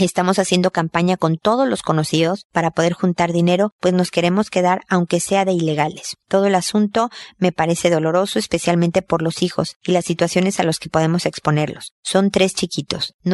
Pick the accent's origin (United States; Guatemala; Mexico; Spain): Mexico; now in Chile; si el que me escribe es de México, de donde soy yo, o de España, o de Estados Unidos, de donde se habla español, o Ecuador, o Chile, donde vivo, no importa.